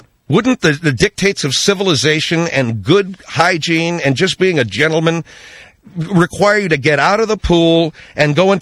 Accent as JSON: {"language": "English", "country": "Canada", "said": "hi, did you notice I'm from Canada"}